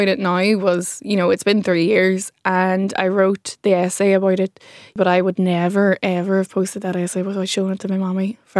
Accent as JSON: {"language": "English", "town": "Derry", "region": "Northern Ireland", "country": "United Kingdom", "said": "we're still in Ireland. So I'm from Derry City and everybody knows everybody."}